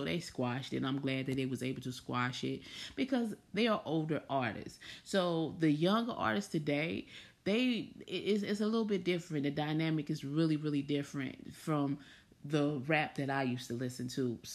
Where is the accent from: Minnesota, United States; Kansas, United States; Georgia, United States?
Georgia, United States; Atlanta; But for me, I grew up in Atlanta, and that was the era of that new crunk music